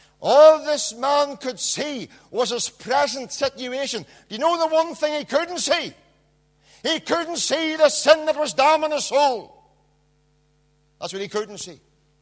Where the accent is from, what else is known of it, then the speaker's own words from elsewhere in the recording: Knocknacloy, Northern Ireland, United Kingdom; There was a man from my hometown in Knocknacloy.